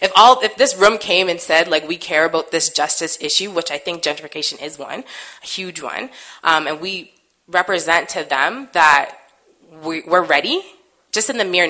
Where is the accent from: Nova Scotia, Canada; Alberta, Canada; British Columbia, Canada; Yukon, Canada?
Nova Scotia, Canada; North Preston; I'm from North Preston, and so I think that historically, you know, I hear stories about how my grandparents would talk about their parents, taking their horse and buggy on the street from North Preston over